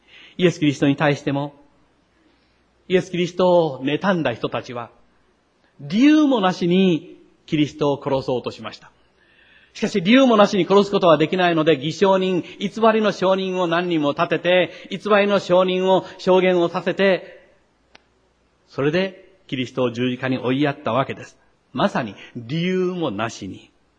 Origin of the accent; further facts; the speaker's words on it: Kochi, Japan; born there; 私は1943年の8月5日に生まれました。高知で生まれました。